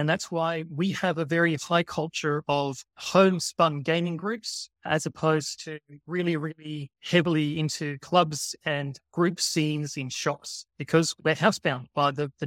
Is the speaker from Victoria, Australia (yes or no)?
no; Cairns, Queensland, Australia; Well, I was from Cairns. So Cairns is a very, very small town. It only had about 50,000 people back in the day.